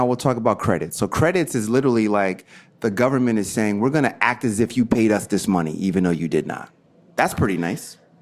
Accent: United States; And I'm very proud to say I'm an American.

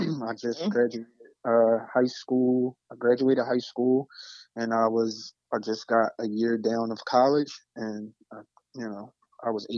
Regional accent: Philadelphia, Pennsylvania, United States; My father lived in the suburbs of Pennsylvania, and, you know, basically I grew up in West Philly.

